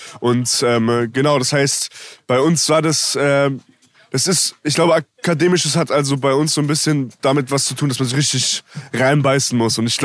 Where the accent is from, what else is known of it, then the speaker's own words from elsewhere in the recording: Hesse, Germany; Ich komme aus Hessen.